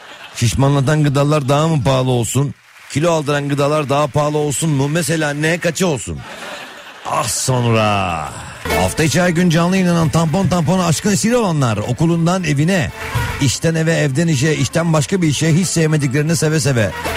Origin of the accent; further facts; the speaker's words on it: Istanbul, Turkey; İstanbul çocuğu olarak doğma büyüme